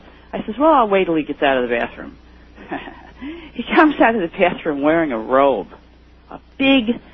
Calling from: Woodbridge, New Jersey, United States; from Woodbridge, New Jersey.

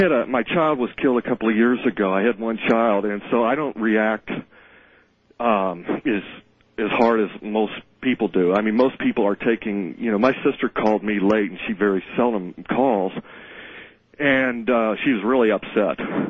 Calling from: Cincinnati, Ohio, United States; Yes, I'm calling from Cincinnati, Ohio.

